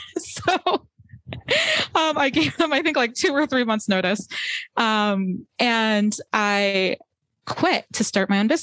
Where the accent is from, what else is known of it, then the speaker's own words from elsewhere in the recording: New Jersey, United States; but I'm from New Jersey and New York's, you know, river away, essentially.